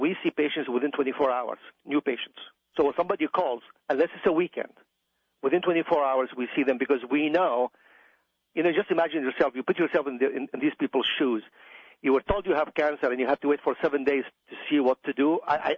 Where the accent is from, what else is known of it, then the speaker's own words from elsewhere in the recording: Iraq; now in United States; I mean, I grew up in Iraq, and there arranged marriage is very, very common.